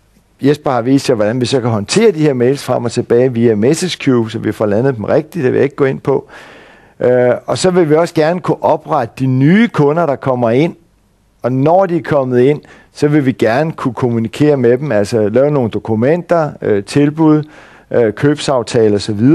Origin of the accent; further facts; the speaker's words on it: Roskilde, Zealand, Denmark; Nu kommer jeg fra Roskilde